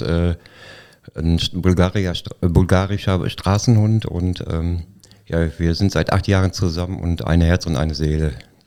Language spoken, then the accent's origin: German; Dortmund, North Rhine-Westphalia, Germany; born there; now in Koblenz, Germany; vor 4 Jahren bin ich nach Koblenz gekommen. Ich bin gebürtig aus Dortmund, bin dort geboren und habe da auch die letzten, also bevor ich nach Koblenz war, 2 Jahre verbracht. Ansonsten bin ich immer von Stadt zu Stadt gezogen, also deutschlandweit